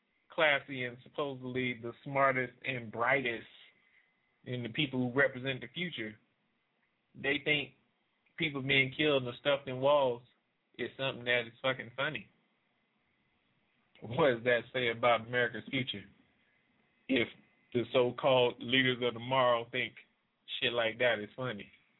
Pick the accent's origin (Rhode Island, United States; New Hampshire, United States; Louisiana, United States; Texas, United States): Louisiana, United States; New Orleans; down in my hometown, New Orleans